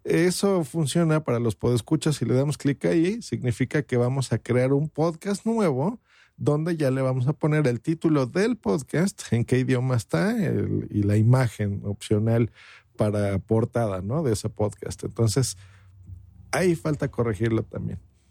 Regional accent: Mexico; aquí en mi país, hablo por México.

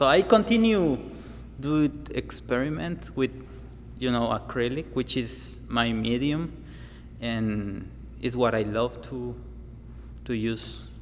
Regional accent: Jocotenango, Sacatepéquez, Guatemala; I grew up in Jocotenango, which is a small like town outside Antigua Guatemala, which is one of the first and main cities in Central America.

